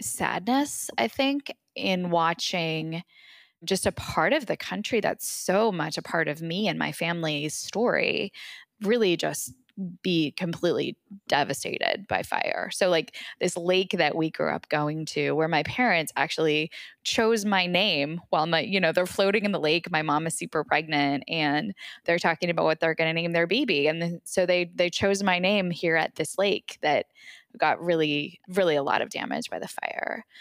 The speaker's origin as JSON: {"language": "English", "town": "Redding", "region": "California", "country": "United States", "tie": "born or raised there", "said": "my hometown is Redding, California, which was pretty severely burnt in the Carr Fire, which is one of the wildfires that's burned throughout Northern California."}